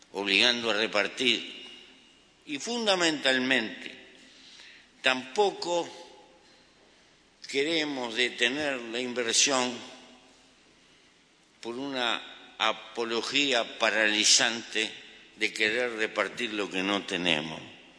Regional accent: Uruguay; Si algún mérito tiene nuestro gobierno, el mérito y el esfuerzo es de nuestro pueblo, de la gente que lo constituye, de quienes con contradicciones componen el sistema de gobernanza, el sistema político del Uruguay.

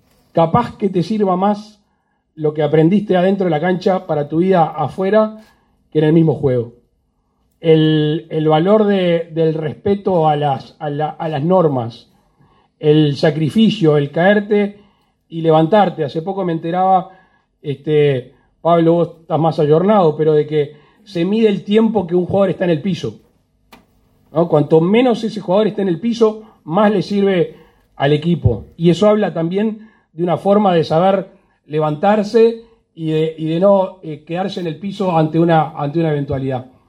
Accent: Uruguay

